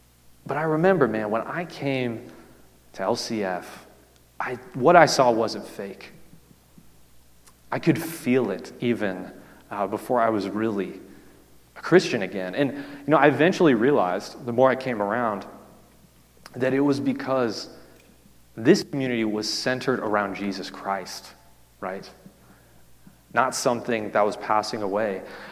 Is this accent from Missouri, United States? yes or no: yes; Missouri, United States; now in Kentucky, United States; especially here in Kentucky and in my home state of Missouri, which were border states